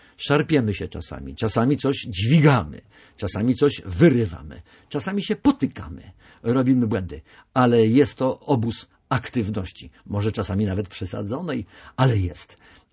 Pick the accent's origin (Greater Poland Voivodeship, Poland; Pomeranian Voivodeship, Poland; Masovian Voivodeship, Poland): Pomeranian Voivodeship, Poland; Nowy Staw; born there; Nowego Stawu, Malborka, tam gdzie się urodziłem, w Nowym Stawie